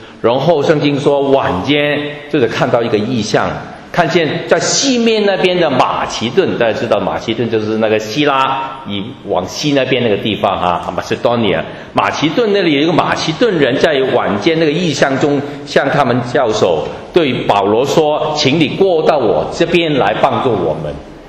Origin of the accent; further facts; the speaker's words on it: Hong Kong; also born or lived in United Kingdom; now in Toronto, Canada; 我是从香港出生啊，香港长大，那么后来就去了英国念书啊，然后呢就21年前。就去到加拿大的多伦多啊，在那边啊教学，有我的家庭就在那边啊。